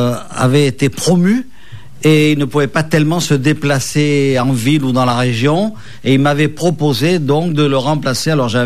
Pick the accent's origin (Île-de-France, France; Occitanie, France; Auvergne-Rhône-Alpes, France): Occitanie, France; Nîmes; also born or lived in Marseille / Alès; Moi, je suis né à Marseille, mais en fait, j'ai grandi dans le Gard, dans le département du Gard, d'abord dans la région d'Alès, puis celle de Nîmes. Et là où je suis allé au lycée à Nîmes, où j'ai tapé dans mes premiers ballons à Nîmes Olympique.